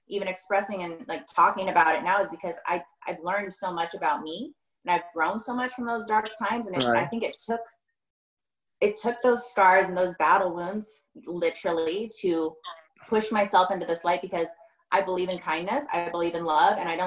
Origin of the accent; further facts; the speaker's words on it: Mesa, Arizona, United States; So yeah, I'm born and raised in Arizona. And I born in Mesa. I now currently reside in Gilbert.